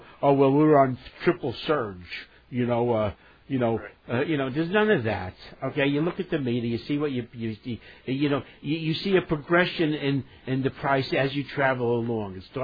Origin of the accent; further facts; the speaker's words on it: Brooklyn, New York, United States; You know, I grew up in Brooklyn.